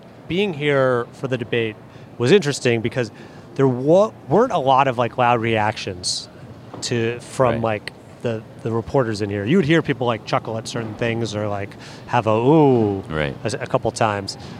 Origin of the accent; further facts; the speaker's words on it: Louisville, Kentucky, United States; I went to a private school growing up in Louisville, Kentucky, because my dad was the principal.